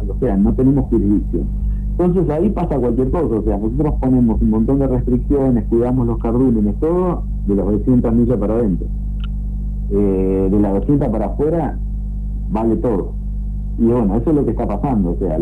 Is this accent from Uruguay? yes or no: no; Argentina; como argentinos que somos, y como controladores y soberanos de nuestro mar